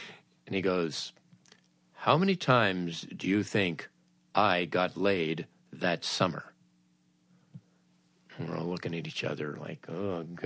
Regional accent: Los Angeles, California, United States; I had no summer camp when I was growing up, because I grew up in Los Angeles. We didn't have summer camps.

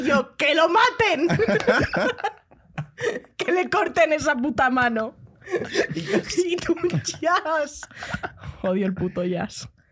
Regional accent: Madrid, Community of Madrid, Spain; es porque soy muy de Madrid

